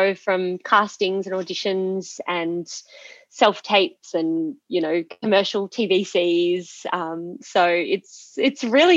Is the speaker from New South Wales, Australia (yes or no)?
yes; Sydney, New South Wales, Australia; also born or lived in Perth; So we actually left our life in Perth and flew back interstate to Sydney, which is my home state